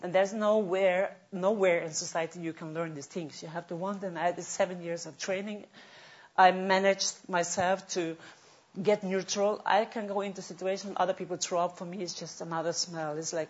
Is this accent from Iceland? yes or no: yes; Iceland; also born or lived in Norway; When I grew up in Iceland and Norway